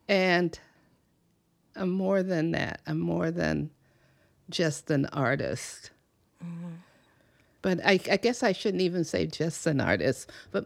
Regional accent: California, United States; Or in the San Francisco Bay Area is home to me.

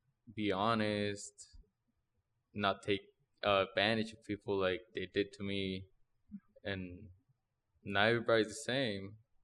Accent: Mexico; I remember growing up in Mexico

